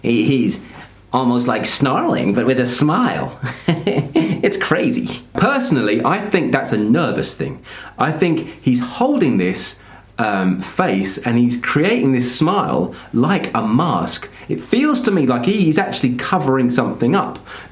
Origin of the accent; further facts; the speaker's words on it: London, United Kingdom; If I was brought up in India, I wouldn't have the same accent as I do having been brought up in London.